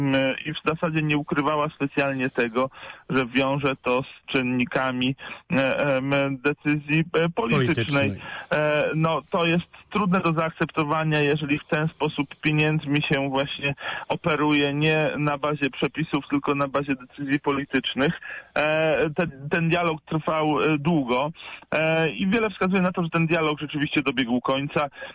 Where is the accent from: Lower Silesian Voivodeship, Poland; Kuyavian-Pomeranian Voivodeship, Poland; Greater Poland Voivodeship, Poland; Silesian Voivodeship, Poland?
Greater Poland Voivodeship, Poland; Poznań; born there; jako poznaniak z urodzenia